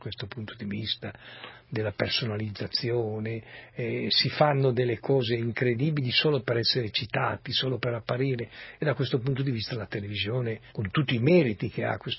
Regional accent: Turin, Piedmont, Italy; sono le stesse cose che io ho vissuto a Torino 30-40 anni fa con i meridionali, con gli immigrati dal sud, quando noi torinesi doc mettevamo i cartelli sotto gli androni

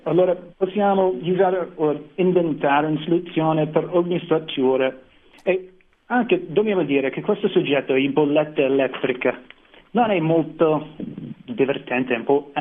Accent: United States; Italian is a second language; sono americano e me la cavo con la lingua, ma sto imparando ancora.

